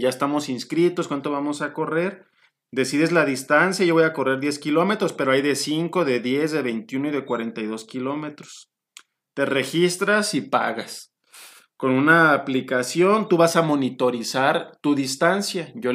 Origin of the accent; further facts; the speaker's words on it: Mexico; Y como un acento americano, un acento canadiense, un acento inglés, pero pues, somos mexicanos.